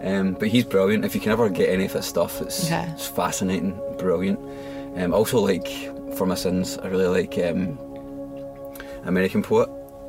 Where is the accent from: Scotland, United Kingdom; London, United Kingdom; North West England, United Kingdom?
Scotland, United Kingdom; given I'm Scottish